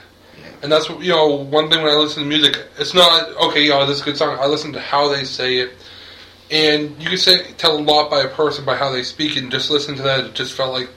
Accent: Ireland; Yeah, because I mean, I know being an Irish guy, I'm usually listening to folk music, but.

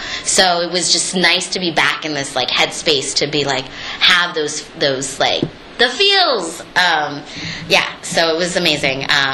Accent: Maynard, Massachusetts, United States; also born or lived in Kalamazoo, Michigan; because I was born in Kalamazoo, Michigan, and I used to live in Maynard, Massachusetts. So like as a kid, I sounded different than I do now.

